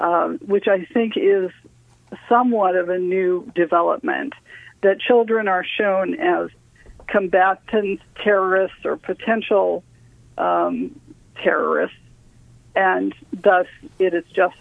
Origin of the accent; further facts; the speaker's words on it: United States; I'm very heartened by that as an American